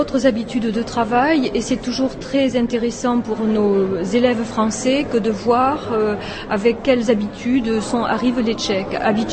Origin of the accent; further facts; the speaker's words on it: France; nous recevons, nous en tant que Français, beaucoup